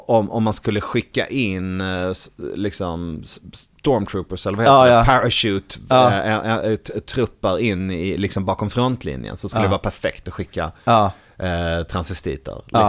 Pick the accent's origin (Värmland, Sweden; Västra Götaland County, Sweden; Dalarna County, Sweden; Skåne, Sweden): Värmland, Sweden; om han kan åka hit och göra gig som bor i grannbyn hemma i Värmland